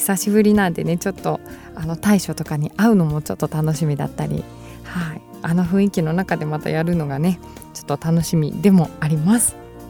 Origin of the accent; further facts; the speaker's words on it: Hamamatsu, Shizuoka, Japan; 浜松、地元静岡県浜松市にある